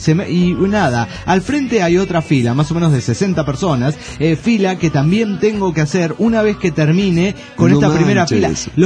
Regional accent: Cochabamba, Bolivia; de Cochabamba, Bolivia.

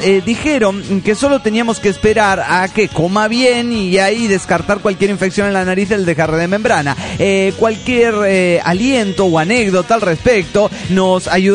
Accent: Colombia; yo soy de Colombia

